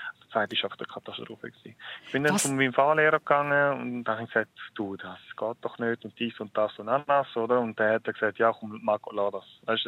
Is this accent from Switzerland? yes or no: yes; Switzerland; ich bin in der Schweiz geboren, ich habe da meine Lehre gemacht, ich bin da mit im Militär gewesen, ich habe meine Weiterbildung gemacht.